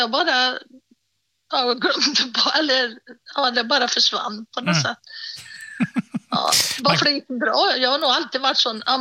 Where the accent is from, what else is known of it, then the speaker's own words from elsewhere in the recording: Sweden; Ja, det var ju bara vi som var svenskar i den gruppen.